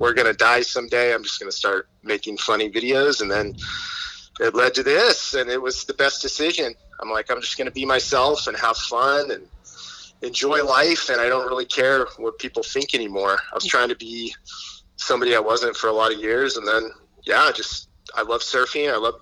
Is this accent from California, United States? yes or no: yes; California, United States; Just growing up in South Orange County, it was like, it's, you know, there's so many hilarious egos and fun people.